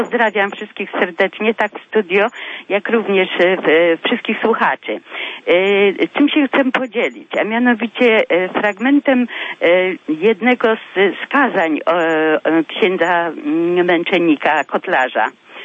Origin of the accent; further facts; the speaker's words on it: Kozienice, Masovian Voivodeship, Poland; now in Krosno, Poland; Wprawdzie ja z Krosna dzwonię, ale ja jestem rodem od Kozienic, czyli radomska diecezja.